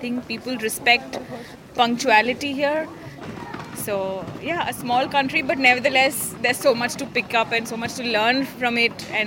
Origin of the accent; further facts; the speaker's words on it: Bangalore, Karnataka, India; I'm visiting from India, Bangalore.